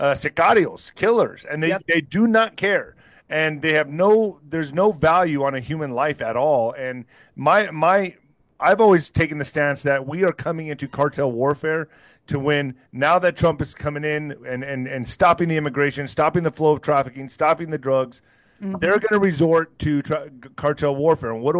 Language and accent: English; Ciudad Juarez, Chihuahua, Mexico; also born or lived in El Paso; And I know growing up on the border, I grew up in Ciudad Juarez and El Paso, Texas. So I was back and forth.